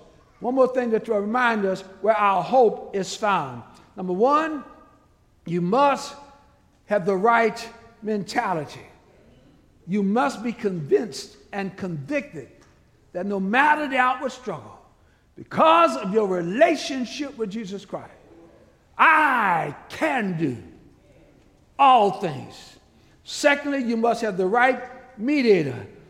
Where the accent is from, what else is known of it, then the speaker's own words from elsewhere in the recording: New Orleans, Louisiana, United States; When I was a boy growing up in the Lord Nightwater, New Orleans, I thought my strength came from eating all the right foods my mama told me I was supposed to eat.